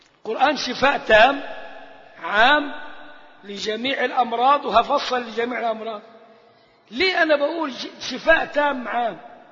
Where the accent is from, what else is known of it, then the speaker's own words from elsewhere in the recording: Egypt; احنا عندنا هنا كمصريين نقول فلان بعافية شوية